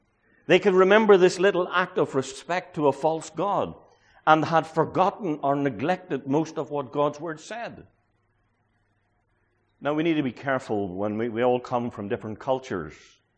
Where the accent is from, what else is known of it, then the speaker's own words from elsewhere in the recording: Ireland; I'm a Christian before I'm an Irishman.